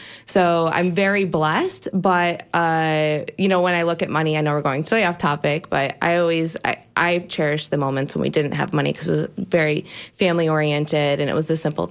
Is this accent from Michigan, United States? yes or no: yes; Lansing, Michigan, United States; Lansing, Michigan.